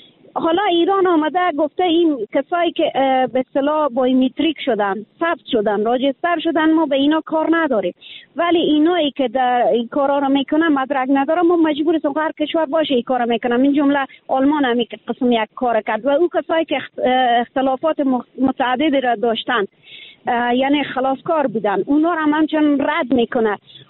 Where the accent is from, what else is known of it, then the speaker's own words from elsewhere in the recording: Afghanistan; now in Iran; چون من در ایران هم همیانک پای منده یه قضایی هست به عنوان یک افغان همیشه دفاع کردم از وطن خود